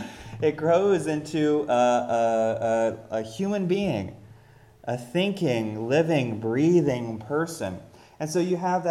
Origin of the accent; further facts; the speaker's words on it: South Carolina, United States; I'm from South Carolina, and we love our, as you can tell from the tie, and we love our mustard-based barbecue sauce.